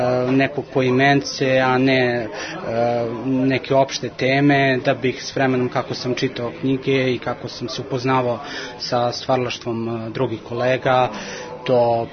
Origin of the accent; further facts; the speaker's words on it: Kragujevac, Šumadija and Western Serbia, Serbia; Posebno mi je drago što dolazim iz Kragujevca